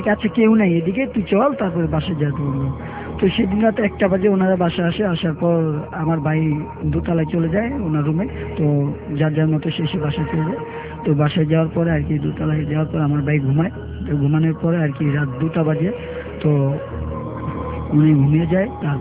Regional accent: Bhola, Barisal Division, Bangladesh; আমি ভোলা থেকে এসেছি।

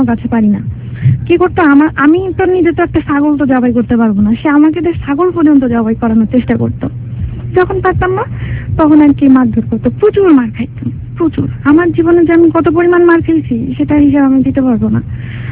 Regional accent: Khulna, Khulna Division, Bangladesh; আমাদের দেশের বাড়ি খুলনাতে, দেশের বাড়ি থাকি ওই একই এলাকায় আমার বাবার বাড়ি, একই এলাকায় আমার নানার বাড়ি।

